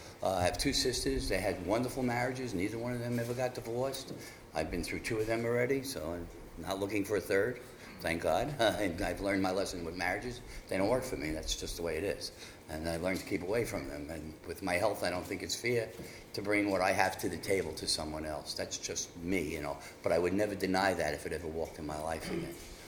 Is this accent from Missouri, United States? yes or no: no; Brooklyn, New York, United States; I grew up in Crown Heights in Brooklyn, for those people who know New York.